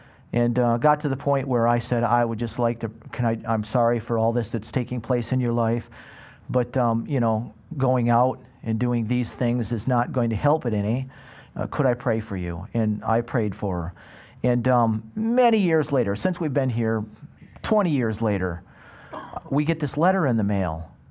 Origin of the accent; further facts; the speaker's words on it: Midland, Michigan, United States; I grew up in Midland, Michigan. I won't ask you to all hold your hands up so you can see where that is.